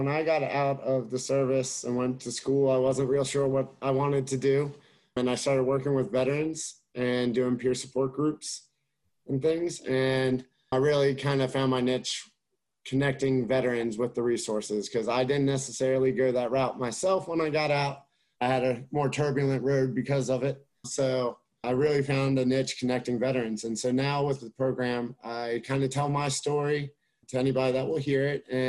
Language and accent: English; Ocean City, United States; I grew up in Ocean City, and when I got out, went back there, and I didn't really look for services